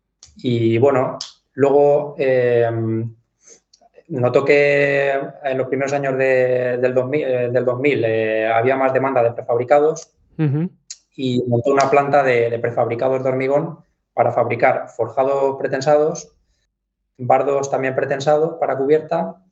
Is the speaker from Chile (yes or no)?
no; Los Yébenes, Castilla-La Mancha, Spain; yo también soy de Los Llévenes, soy de aquí del pueblo.